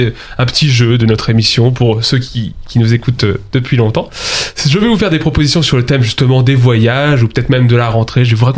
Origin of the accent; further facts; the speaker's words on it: Luxembourg; moi je sais que je viens du Luxembourg